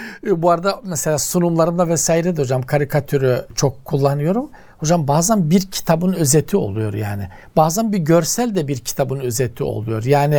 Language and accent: Turkish; Black Sea Region, Turkey; bizim Karadeniz'de hocam yol tarifi sordukları zaman ha orada dedikleri zaman anla ki hocam epey gideceksin.